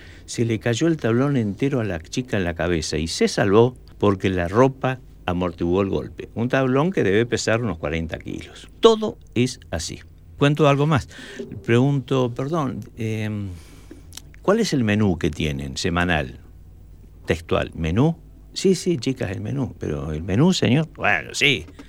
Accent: San Martín de los Andes, Neuquén, Argentina; porque soy de San Martín de los Andes

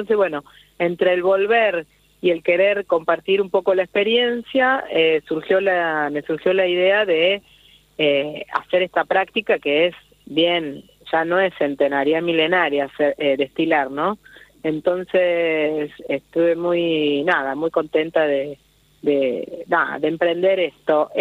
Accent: Rosario, Santa Fe, Argentina; born there; also born or lived in Spain; yo nací en Rosario, amo profundamente donde nací, mi casa, Santa Fe, el litoral de Argentina, o sea, es como vamos abriendo los anillos, ¿no? Amo muchísimo el lugar donde nací, tuve la oportunidad de viajar, de más joven, digamos, estuve viviendo en España

